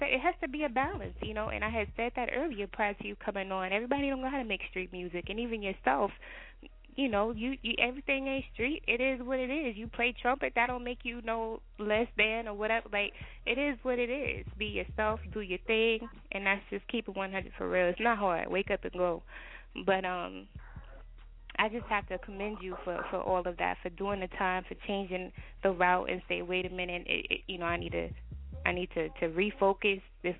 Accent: Texas, United States; They are giving life for drugs, especially if you're in Texas. I'm from Texas.

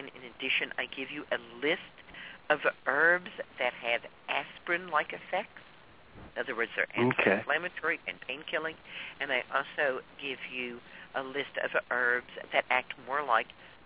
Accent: Dallas, Texas, United States; was brought up in Dallas, Texas in the 50s when it was not very politic to be either Jewish or Catholic.

